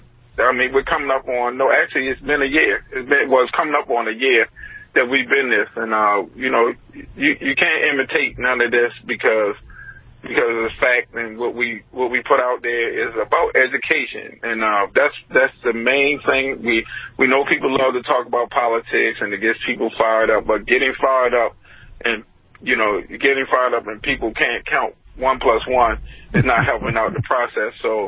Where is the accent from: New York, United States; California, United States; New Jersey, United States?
New York, United States; You come from Boston. I come from New York. So here's the thing. We, you know, we come from places where, look, you're either going to bite the bullet or you're just not going to make it.